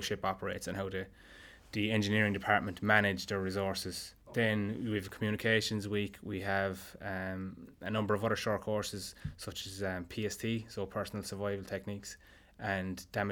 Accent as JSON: {"language": "English", "town": "Limerick", "region": "County Limerick", "country": "Ireland", "said": "I'm Limerick originally."}